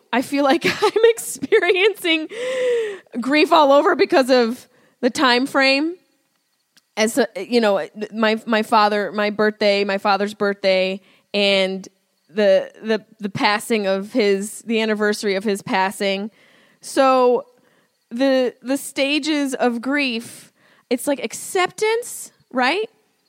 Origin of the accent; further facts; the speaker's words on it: Syracuse, New York, United States; accent: Syracuse; Oh, my Syracuse accent just came out.